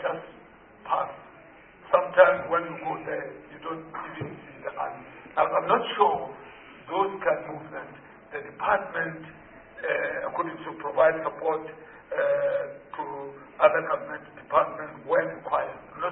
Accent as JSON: {"language": "English", "region": "Limpopo", "country": "South Africa", "said": "You know, my home base is in Limpopo province. I'm not so, I mean, I came from Limpopo province"}